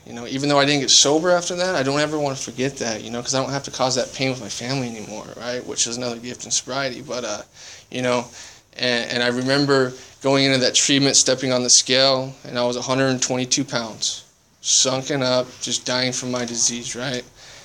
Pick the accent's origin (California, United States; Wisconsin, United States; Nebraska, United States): Nebraska, United States; Omaha; moved away as an adult; I was homeless in Omaha. That's where I'm from. I grew up in the Midwest, and I didn't have anywhere to go.